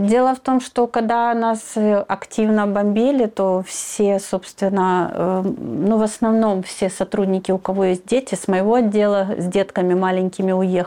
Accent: Donetsk, Donetsk Oblast, Ukraine; moved away as an adult; Я сама родом из Донецка

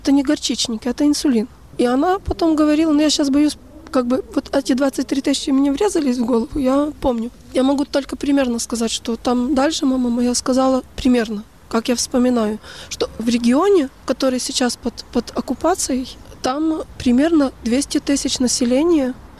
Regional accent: Lviv Oblast, Ukraine; Я родилась в Жопве. Это территория под Львовом.

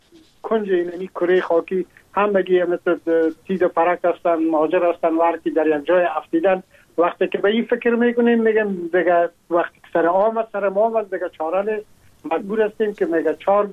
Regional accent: Afghanistan; now in France; ما هم در جمع عموم مردمایی بودم که از افغانستان بر آمدم و تقریبا این 3.5 سال میشه که ما در فرانسه زندگی میکنم

